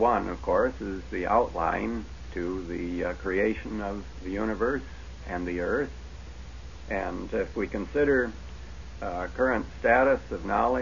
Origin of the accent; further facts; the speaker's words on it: Michigan, United States; now in Los Angeles, United States; Well, I'm from the Los Angeles area, but I haven't always lived there. I came originally from Michigan, went to school at Ann Arbor.